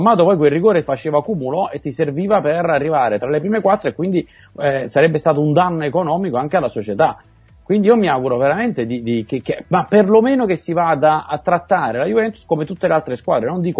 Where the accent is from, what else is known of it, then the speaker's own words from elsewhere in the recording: Naples, Campania, Italy; quella cazzimma, te lo dico da napoletano